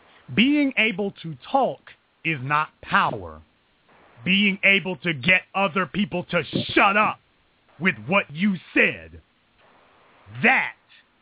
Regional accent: the South, United States; I was raised in the South, a little Southern Baptist preacher coming out in me.

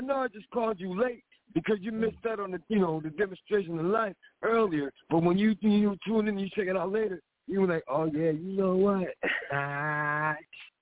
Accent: Philadelphia, Pennsylvania, United States; I'm from Philly.

